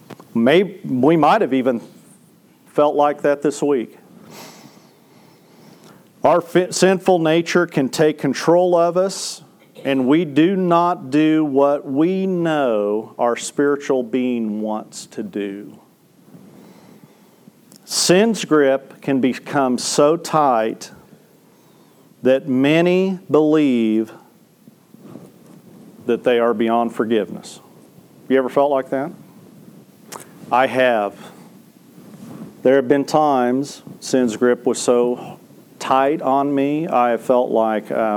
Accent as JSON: {"language": "English", "town": "Topeka", "region": "Kansas", "country": "United States", "tie": "born or raised there", "said": "in my hometown, where I grew up, in Topeka, Kansas."}